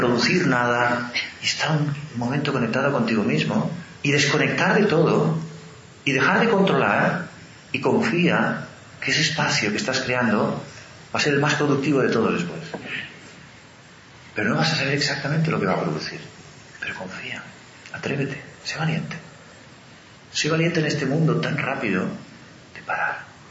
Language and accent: Spanish; Andalusia, Spain; born there; also born or lived in Girona; Antes viví en Gerona, no lo sé. O sea que he estado viviendo en un montón de sitios. Y nací en Andalucía, además.